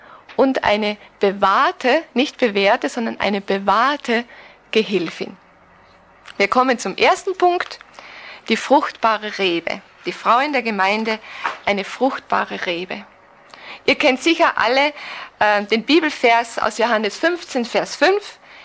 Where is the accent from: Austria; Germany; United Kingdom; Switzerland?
Austria; ich bin Österreicherin, komme also weder aus der Schweiz noch aus Deutschland, noch ein anderes Ländle, ursprünglich aus einem katholischen Elternhaus und fand mit 22 Jahren zum lebendigen Glauben an Jesus Christus